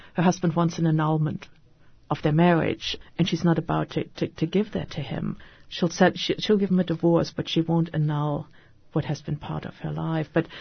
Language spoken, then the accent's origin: English; Büderich, North Rhine-Westphalia, Germany; I didn't grow up in the Bronx. I grew up in Germany. And 1953, I was in a little town called Büderich in Germany near the Rhine River.